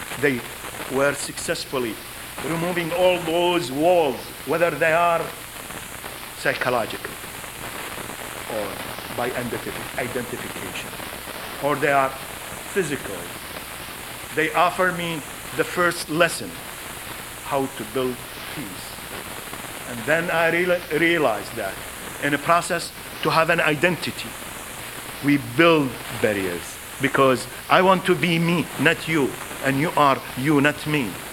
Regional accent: St. Louis Park, Minnesota, United States; By the way, we are Jewish from St. Louis Park.

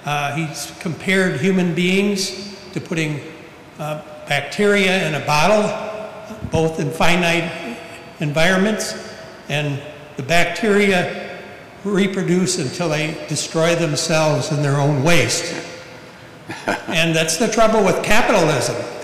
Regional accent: South Milwaukee, Wisconsin, United States; I'm from South Milwaukee, but I grew up with my grand folks who lived through the Depression

